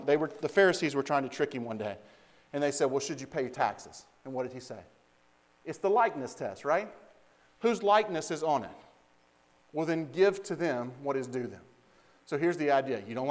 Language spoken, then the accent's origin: English; the South, United States; I know that's not proper English, but I'm from the South.